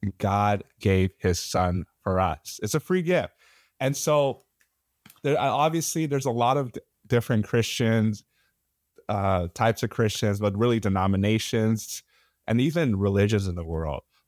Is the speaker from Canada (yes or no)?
no; Nigeria; For those who don't know you, me, I'm Nigerian.